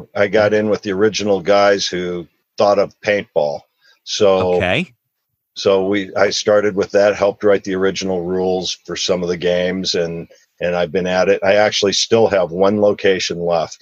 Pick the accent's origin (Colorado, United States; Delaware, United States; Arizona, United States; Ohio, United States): Arizona, United States; Tucson; also born or lived in Detroit, Michigan; Yeah, I was born in Detroit, made it 5 years there, then moved out to Tucson, Arizona.